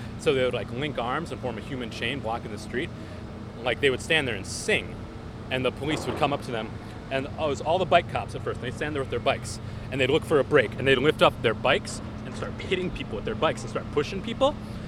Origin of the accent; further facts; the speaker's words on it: St. Paul, Minnesota, United States; I'm from St. Paul. I live right up on the hill.